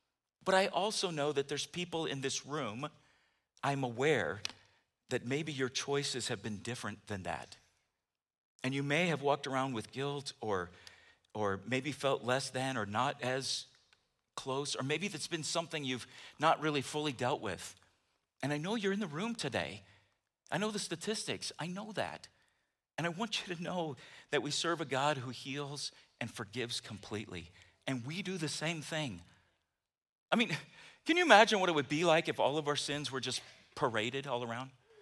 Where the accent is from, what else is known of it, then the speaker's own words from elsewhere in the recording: United States; but for me, growing up in America, you know, Roe versus Wade happened in 1973.